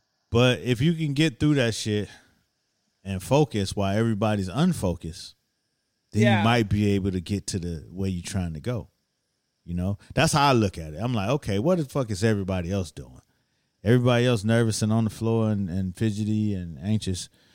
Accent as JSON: {"language": "English", "town": "Miami", "region": "Florida", "country": "United States", "moved": "as an adult", "lives_now": "New York, United States", "said": "And I came to New York. I'm from Miami. So I came to New York on an internship at a record label"}